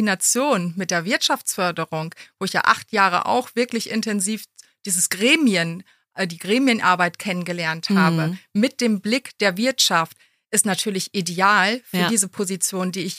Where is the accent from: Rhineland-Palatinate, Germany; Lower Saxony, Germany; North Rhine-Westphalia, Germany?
Lower Saxony, Germany; Dörpen; Ja, ich bin gebürtige Emsländerin, bin in Dörpen aufgewachsen